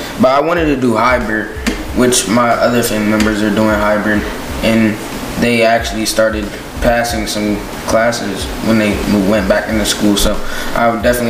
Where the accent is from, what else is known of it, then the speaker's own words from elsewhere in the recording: Wilmington, Delaware, United States; From Wilmington.